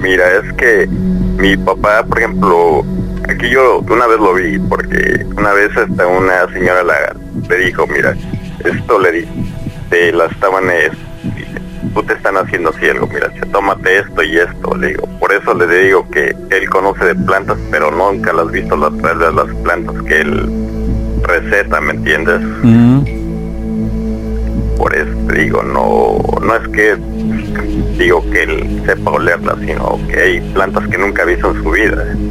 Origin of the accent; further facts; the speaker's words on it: Tlaxcala, Mexico; Yo soy del estado de Tlaxcala.